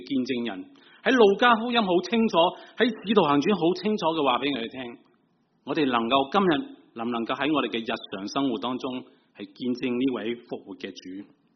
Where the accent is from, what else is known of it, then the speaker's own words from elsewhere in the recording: China; accent: Cantonese; 我哋广东话话都劣嘅